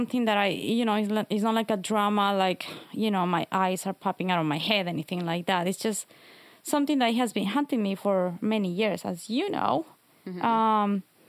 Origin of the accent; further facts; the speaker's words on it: Ecuador; I am from Ecuador.